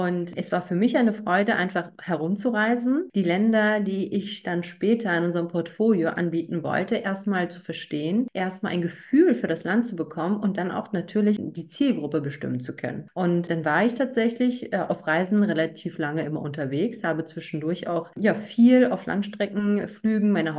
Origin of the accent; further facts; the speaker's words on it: Berlin, Germany; Ich bin gebürtige Berlinerin.